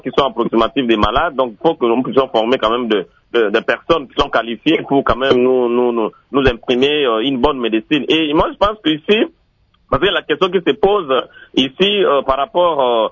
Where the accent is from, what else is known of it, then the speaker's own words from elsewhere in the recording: Mbandaka, Équateur, DR Congo; comme chez moi, en Mbandaka, par exemple